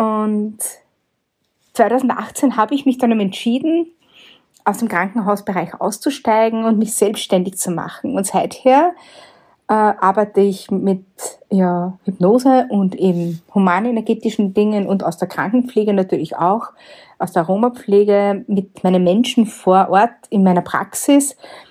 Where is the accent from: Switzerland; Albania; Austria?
Austria; Lower Austria; ich komme aus Niederösterreich, aus dem wunderschönen, ja, auch mystischen Waldviertel genannt.